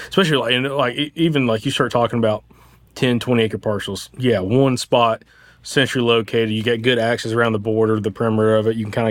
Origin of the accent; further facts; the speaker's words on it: Alabama, United States; Born and raised in Limestone County here, so everyone understands my biases. Now I'm just across the state line in Tennessee.